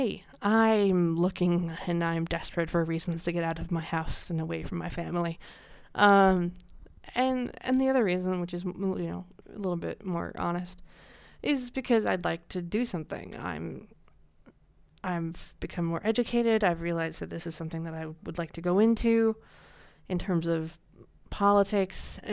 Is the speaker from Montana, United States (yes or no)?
yes; Montana, United States; about my school, where I'm from, in where my hometown in Montana is